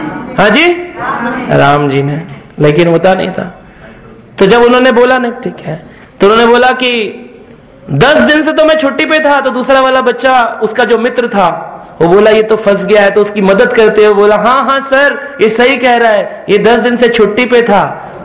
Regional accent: Mathura, Uttar Pradesh, India; हम लोग मथुरा के रहने वाले हैं, पर मेरी पढ़ाई विदेशों में हुई, बाहर घूमता रहा, लेकिन परिवार में हमने जब बहुत छोटे थे तो देखा है कि लाइट भी नहीं होती थी।

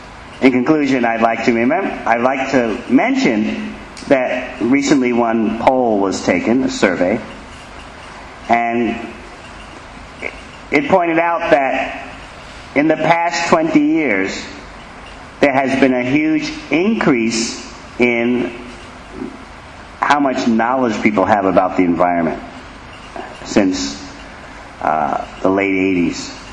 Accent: New York, United States; I said, I'm a refugee from New York.

